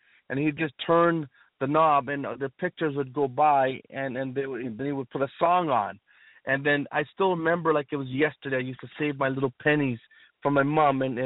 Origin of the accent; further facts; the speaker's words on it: Punjab, India; born there; I was born in India, the mystical place that everybody talks about, but in northern part, in Punjab, where all the Sikhs are, where we're considered the warriors of the country.